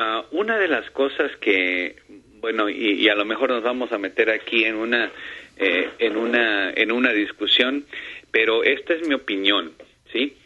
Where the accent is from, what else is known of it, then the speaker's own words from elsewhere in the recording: Ecuador; yo soy hispano, y creo que ese orgullo de ser hispano, de ser latino, de ser ecuatoriano